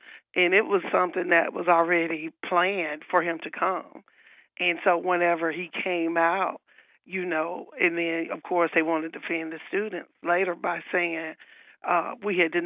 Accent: Georgia, United States; also born or lived in Alabama; I always like to say I am from Georgia, but by the way of Alabama, so I always say we could be long-lost cousins.

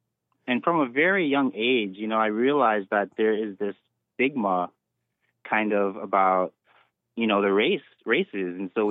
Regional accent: United States; No, I'm American.

